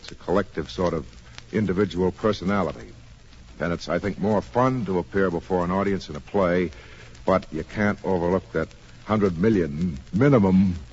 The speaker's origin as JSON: {"language": "English", "town": "Chicago", "region": "Illinois", "country": "United States", "tie": "born there", "said": "I was born in Chicago."}